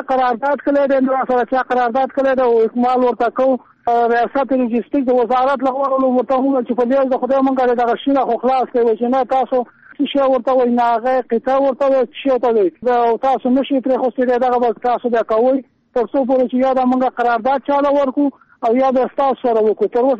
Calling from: Kunar, Afghanistan; ما د کونړ نه ټلیفون کړی دی

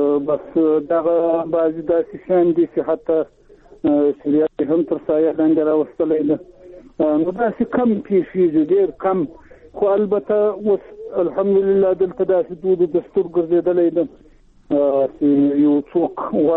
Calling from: Zabul, Afghanistan; د زابل چاجي څخه

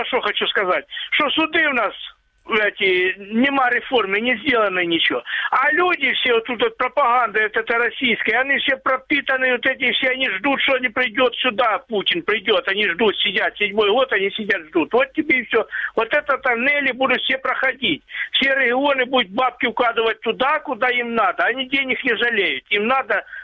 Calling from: Donbas, Ukraine

